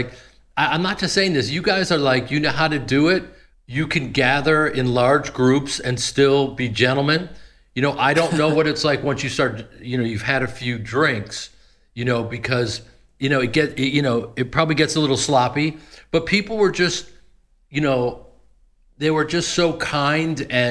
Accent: Chicago, Illinois, United States; also born or lived in Los Angeles; because I'm from Chicago, then spent a lot of years in L.A.

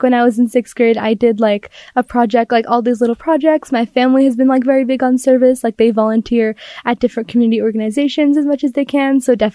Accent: Utah, United States; I am born and raised in Utah. My family lives in the Murray area.

